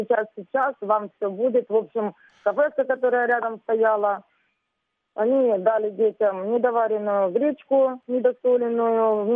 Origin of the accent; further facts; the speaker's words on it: Sloviansk, Donetsk Oblast, Ukraine; Они проходят мимо, спрашивают, а вы откуда? Мы говорим, со Славянска.